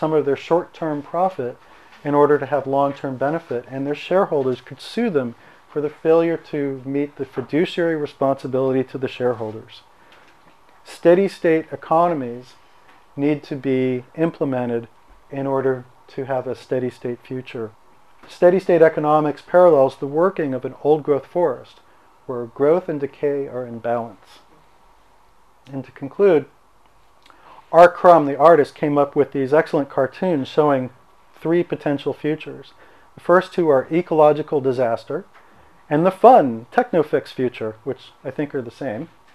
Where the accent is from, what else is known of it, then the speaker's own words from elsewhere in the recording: New York City, New York, United States; born there; because I was born in New York City, across town from where he gave the speech